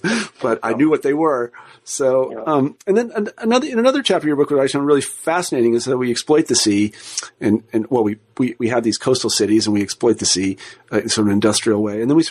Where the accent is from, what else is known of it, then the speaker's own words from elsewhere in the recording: Kansas, United States; I mean, where I grew up in Kansas, I mean, there was a, you know, we didn't have ocean fish.